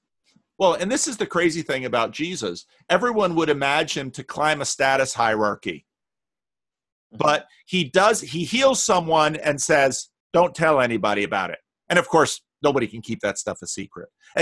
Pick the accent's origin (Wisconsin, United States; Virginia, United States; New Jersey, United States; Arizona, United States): New Jersey, United States; Paterson; I grew up in Paterson, New Jersey, and there are all these little ghettos, in fact.